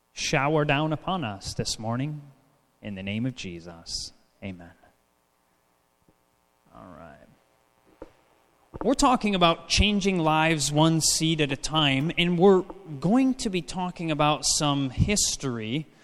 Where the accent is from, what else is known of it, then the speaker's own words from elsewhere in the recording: White Cloud, Michigan, United States; We are from White Cloud, Michigan, just about halfway up Michigan on the west side of the Lower Peninsula.